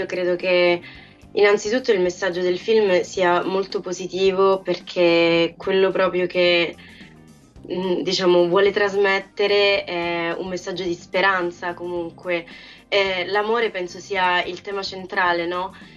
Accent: Palermo, Sicily, Italy; Credo che la cosa più bella da palermitana è riuscire a rappresentare

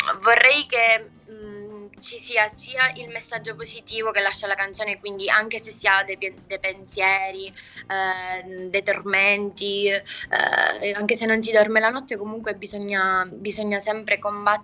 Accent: Campofranco, Sicily, Italy; Campofranco, perché già da piccola io cantavo, ballavo, faccio parte di una compagnia teatrale sempre del mio paese.

